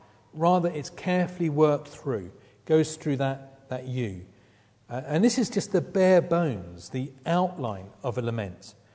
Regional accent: United Kingdom; as a British person, in fact, as a half Scottish person, and as a man

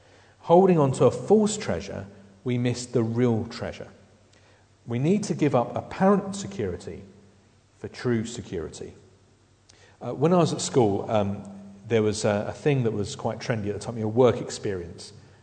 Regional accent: South East England, United Kingdom; As a child, I was brought up in Sussex. My parents were from sort of Essex, East London, that sort of area.

